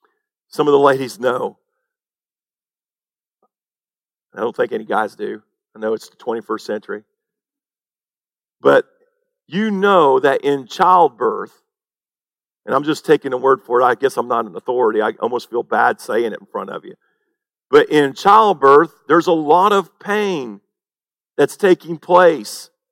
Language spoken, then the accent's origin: English; Indiana, United States; Now, that's interesting because I'm from Indiana, and I told you that a million times.